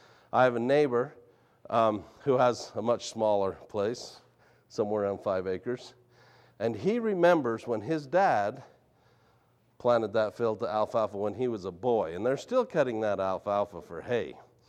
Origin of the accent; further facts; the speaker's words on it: United States; You know, I'm from Lincoln County. And it's a little intimidating coming across the state and going to other places and talking about especially producing hay because, you know, my house is at 7,000 feet.